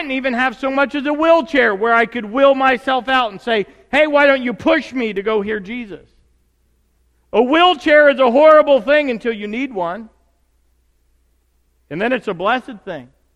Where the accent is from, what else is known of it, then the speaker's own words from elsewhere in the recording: Tennessee, United States; I grew up in Tennessee, and at 8, 9 years old, I started going to church.